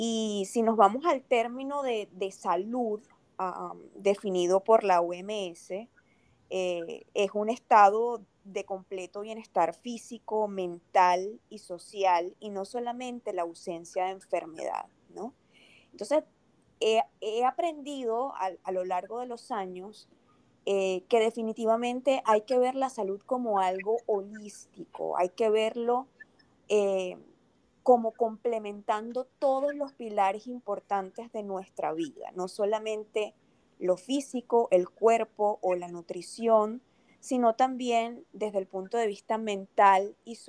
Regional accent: Venezuela; now in United States; yo soy médico venezolana y además de eso me certifiqué acá en los Estados Unidos

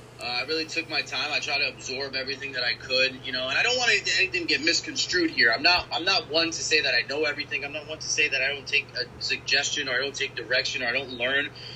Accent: Bronx, New York, United States; I'm born and raised in the Bronx, brother. You can't be coming at me. I'm a diehard Yankee fan.

